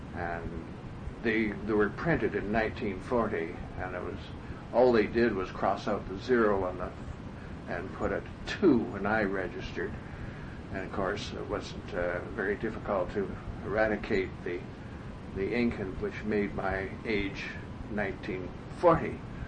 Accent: Ontario, Canada; also born or lived in Kitchener / Toronto / London; Yes, I was born in Kitchener, Ontario in 1926. I went to school in Toronto and London, Ontario.

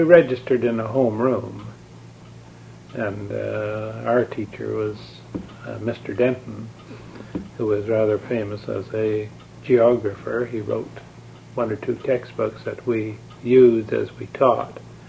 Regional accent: Creston, British Columbia, Canada; And I came from Creston, which is in the East Kootenays. And I was typically country boy

